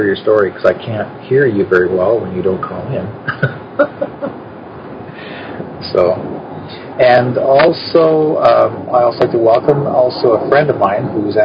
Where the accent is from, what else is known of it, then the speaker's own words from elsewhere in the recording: Brandon, Manitoba, Canada; moved away; Winnipeg's funny. I'm from there. I'm originally from Brandon, Manitoba.